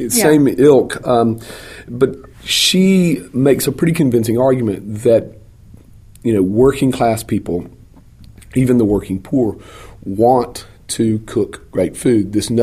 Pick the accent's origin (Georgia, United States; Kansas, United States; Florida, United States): Georgia, United States; now in Mississippi, United States; As we talked about, I grew up in Georgia and now live in Mississippi.